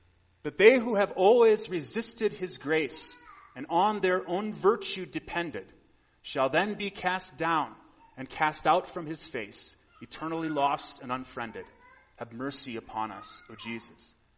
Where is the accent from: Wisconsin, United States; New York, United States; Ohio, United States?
Wisconsin, United States; also born or lived in Minnesota; I grew up in Wisconsin and Minnesota.